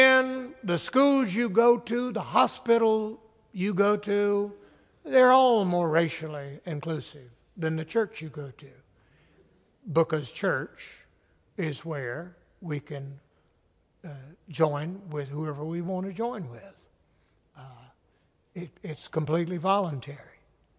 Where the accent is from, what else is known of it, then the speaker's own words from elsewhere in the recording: South Carolina, United States; I'm from South Carolina, as I said, but I think one of the gifts of being a Southerner is that you've spent so much of your life hearing people lie about race.